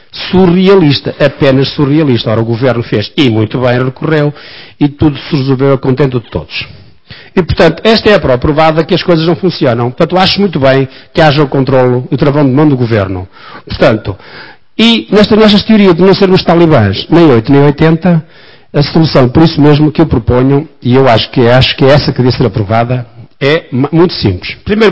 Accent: Portugal; antes de ser europeu, antes de ser da União Europeia, antes de ser suíço, sou português

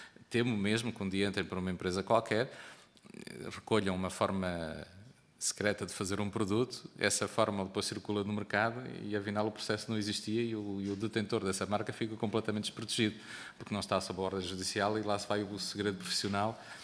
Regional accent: Viseu, Portugal; eu sou de Viseu e, portanto, eu tenho lá tudo

